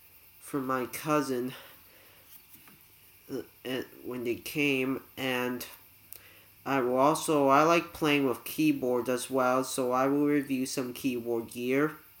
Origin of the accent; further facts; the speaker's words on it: Canada; I am 16 years old. I'm from Canada